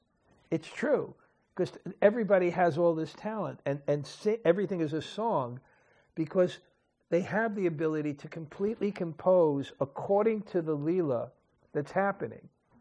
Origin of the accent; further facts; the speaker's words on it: New York, United States; I know when I grew up in New York, if someone got defeated in a fight, he would never say he was defeated.